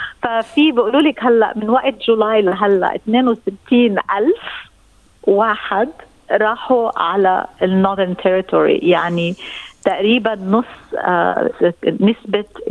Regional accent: Palestine; احنا اصلنا من فلسطين، فاحنا بتعودين على الحدود المغلقه

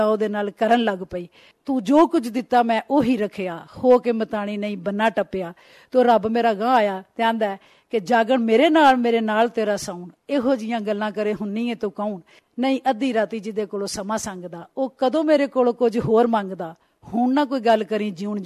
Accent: Punjab, Pakistan; ਮੈਂ ਸਿਆਲਕੋਟ ਦੇ ਇੱਕ ਕਸਬੇ, ਸਰਹੱਦੀ ਕਸਬੇ, ਜਿੱਥੋਂ ਇੰਡੀਆ ਦੀ ਸਰਹੱਦ ਵੀ ਸਾਫ਼ ਨਜ਼ਰ ਆਉਂਦੀ ਹੈ, ਉੱਥੇ ਮੈਂ ਜੰਮੀ ਤੇ ਜਿਹੜੀ ਮੁੱਢਲੀ ਪੜ੍ਹਾਈ ਹੈ ਉੱਥੇ ਆਪਣੇ ਪਿੰਡ ਦੇ ਪ੍ਰਾਇਮਰੀ ਸਕੂਲ ਵਿੱਚੋਂ ਕੀਤੀ

